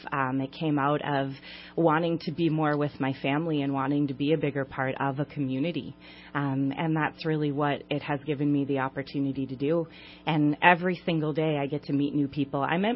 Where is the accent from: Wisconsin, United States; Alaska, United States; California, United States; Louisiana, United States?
Wisconsin, United States; now in Reading, United States; I'm originally from Wisconsin, so I've been here for about now going on 10 years.